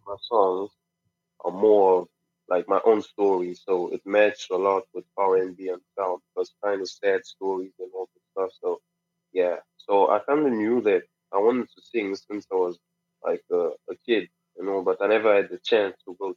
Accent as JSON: {"language": "English", "town": "Cape Town", "region": "Western Cape", "country": "South Africa", "said": "I'm from South Africa, basically in Cape Town."}